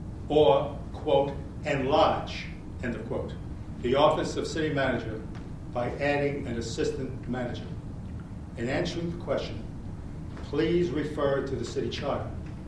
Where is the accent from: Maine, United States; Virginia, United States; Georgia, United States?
Maine, United States; Rockland; I'm from Rockland, Maine.